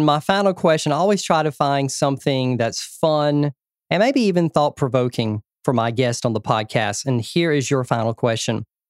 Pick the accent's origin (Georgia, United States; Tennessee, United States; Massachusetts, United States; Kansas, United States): Georgia, United States; I'm a big Braves fan, of course, growing up in Georgia.